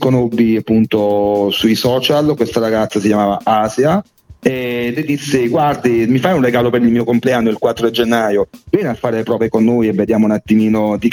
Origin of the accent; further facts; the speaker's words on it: Torre del Greco, Campania, Italy; now in Pordenone, Italy; io originario sono di Napoli, provincia di Napoli, Torre del Greco.